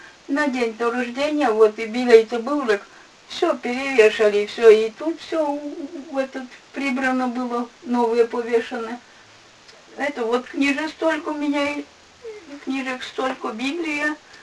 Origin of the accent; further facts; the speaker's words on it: Kirillov, Vologda Oblast, Russia; born there; Здесь, в Кирилове.